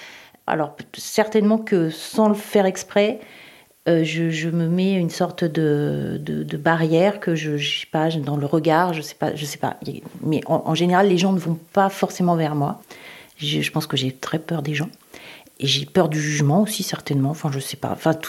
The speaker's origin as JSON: {"language": "French", "town": "Tours", "region": "Centre-Val de Loire", "country": "France", "tie": "born or raised there", "said": "J'ai 54, bientôt 55 ans. J'habite à Tours. Je suis originaire de Tours."}